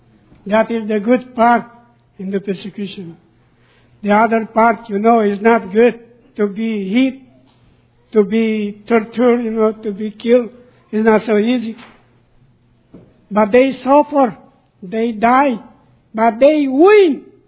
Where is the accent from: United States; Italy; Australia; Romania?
Romania; English is a second language; I am from Romania.